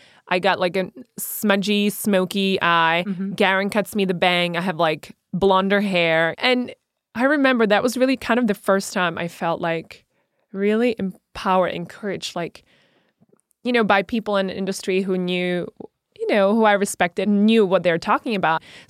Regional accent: Czechia; You know, I was a girl from the Czech Republic, from a small town. I was not royalty.

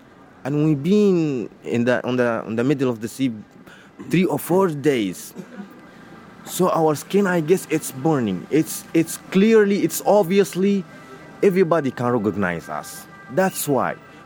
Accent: Geneina, West Darfur, Sudan; English is a second language; moved away as an adult; now in Ventimiglia, Italy; I'm from Western state in Darfur. It's called Al Jenina City, and I arrived here about 2 weeks ago in Italy.

